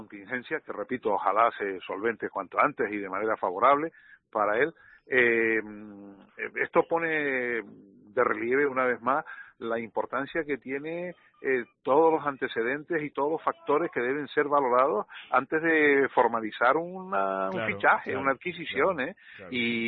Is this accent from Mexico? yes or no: no; Las Palmas, Canary Islands, Spain; moved away as an adult; yo cuando me vine de Las Palmas para acá, que tenía 19 años, nunca había salido de Las Palmas